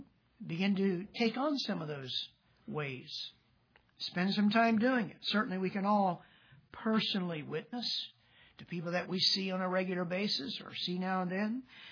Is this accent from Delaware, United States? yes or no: yes; Delaware, United States; I grew up in Delaware, where sometimes you just about got knocked out of bed by a good clap of thunder.